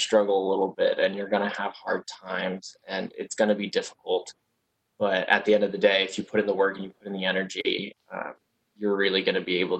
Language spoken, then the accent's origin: English; Ashburn, Virginia, United States; And I am from Ashburn, Virginia, up in Nova.